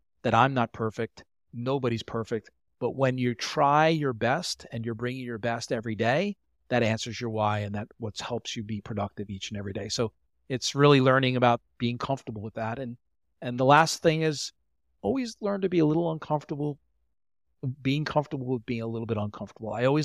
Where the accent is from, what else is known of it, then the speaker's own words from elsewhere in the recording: New York, United States; now in Delaware, United States; I live in, right now, I'm in the beach house in Delaware, but I'm from New York and Long Island.